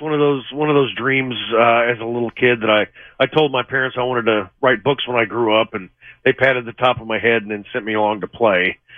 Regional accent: Missouri, United States; newspaper about Bigfoot sightings out in Louisiana, Missouri, and thinking, my gosh, there's monsters in my home state?

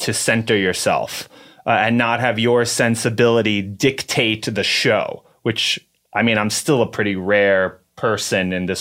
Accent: New York City, New York, United States; and luckily I grew up in New York City, and we weren't rich, but I was an only child, and they had some money, and so we would go see shows.

